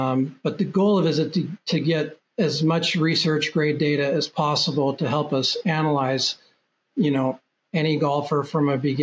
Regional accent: Portland, Oregon, United States; I'm from Portland, Oregon.

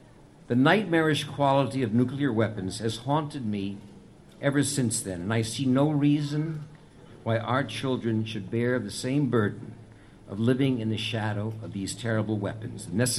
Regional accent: New York City, New York, United States; I grew up here in New York City. And after the Soviet Union announced that it had conducted its first nuclear tests in 1949, I was in a school here in Manhattan

